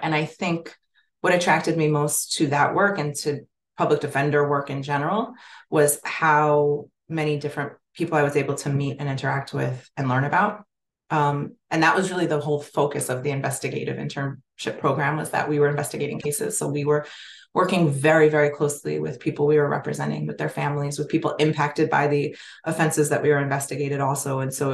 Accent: New York City, New York, United States; But I appreciate that I grew up in New York City in a time when it retained some of its sort of unique elements

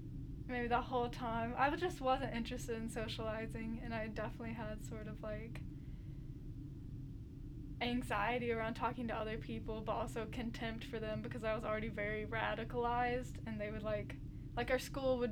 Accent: Fort Oglethorpe, Georgia, United States; I grew up in Fort Oglethorpe, Georgia. Not to dox myself, but but it's like, I think now the population is 10,000, so it's been growing, and it's very red.

